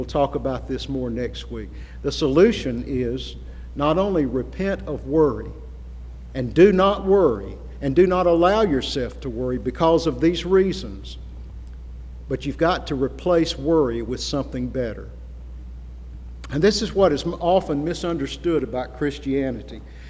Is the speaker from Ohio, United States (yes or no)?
no; Gadsden, Alabama, United States; And he actually came through my hometown, Gadsden, Alabama, in the early 20s and held revivals.